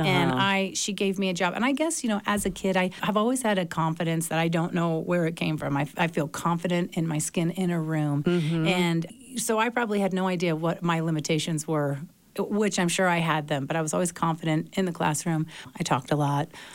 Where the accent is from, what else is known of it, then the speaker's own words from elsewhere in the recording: Tampa, Florida, United States; Well, I grew up in Tampa, Florida. I went to college in Tampa to study to be a teacher.